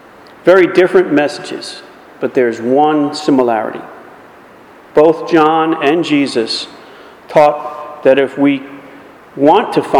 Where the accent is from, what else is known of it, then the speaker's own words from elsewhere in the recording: the North, United States; Now, Southerners may not understand this, but I'm from the North. I absolutely love snow.